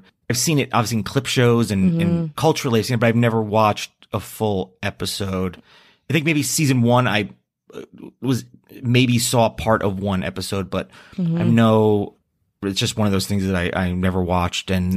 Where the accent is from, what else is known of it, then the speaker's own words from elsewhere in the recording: New Jersey, United States; He's from my home state of New Jersey.